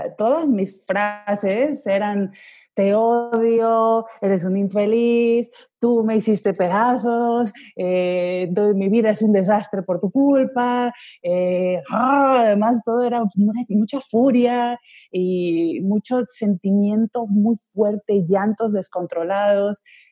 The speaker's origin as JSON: {"language": "Spanish", "country": "Ecuador", "tie": "born or raised there", "also_born_or_lived": "Madrid, Spain", "moved": "as an adult", "lives_now": "Spain", "said": "entonces yo viví gran parte de mi infancia en Ecuador. Mi padre murió a mis 5 años, a mis 6 años mi mamá me llevó a vivir a Ecuador, entonces hasta los 18 vivía en Ecuador. Luego ya me volví a España después de haber estado en Colombia"}